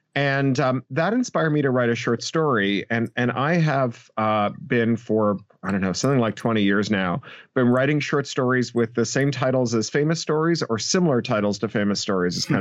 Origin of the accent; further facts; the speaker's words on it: Canada; now in United Kingdom; which is hilarious because I'm a Canadian who is writing in Britain.